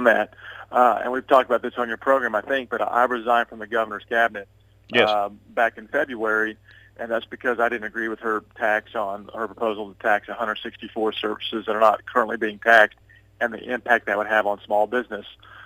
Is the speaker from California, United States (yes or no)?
no; Enid, Oklahoma, United States; I just don't drive out of Bartlesville or drive out of my hometown of Enid and rearview mirror and say, okay, check a box.